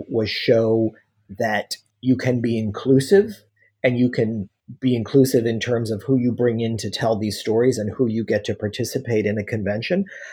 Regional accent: Massachusetts, United States; I'm originally from Massachusetts.

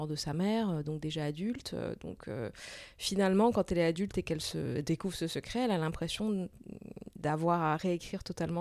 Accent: Corsica, France; Moi, je suis corse, par exemple

